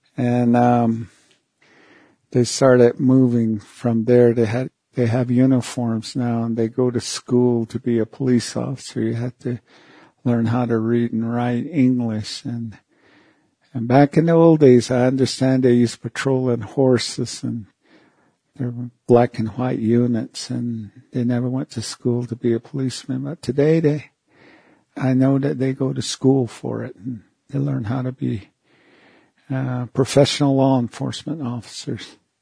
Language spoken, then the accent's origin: English; Tuba City, Arizona, United States; I was born and raised in Tuba City, Arizona. I'm a Navajo Indian.